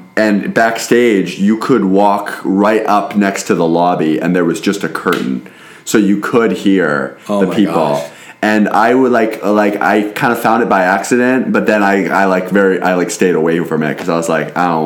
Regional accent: Portland, Oregon, United States; I'm from Portland, Oregon.

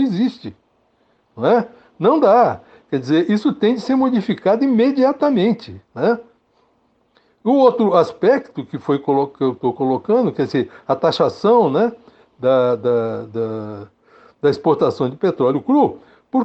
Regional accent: Brazil; Quem tem de desenvolver o Brasil somos nós, brasileiros, e que temos de defender as nossas coisas, os nossos recursos naturais.

